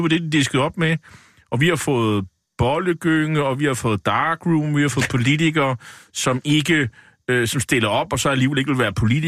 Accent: Nexø, Capital Region of Denmark, Denmark; fra min hjemby, Nexø på Bornholm

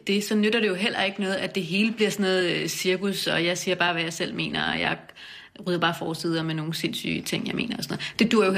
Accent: Smørum, Capital Region of Denmark, Denmark; Sådan ude i noget, der hedder Smørum, ude ved Ballerup. Så det var sådan et rødt bofællesskab. Jeg kom fra en meget rød baggrund.

